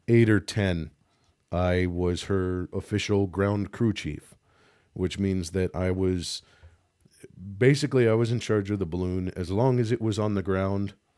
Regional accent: Muncie, Indiana, United States; also born or lived in St. Louis, Missouri; I was born in St. Louis, Missouri. Had a very, very lucky childhood. Went to public school, moved up to a place called Muncie, Indiana, which is where I spent most of my childhood.

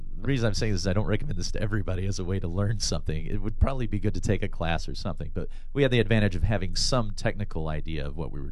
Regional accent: Dothan, Alabama, United States; Dothan, Alabama.

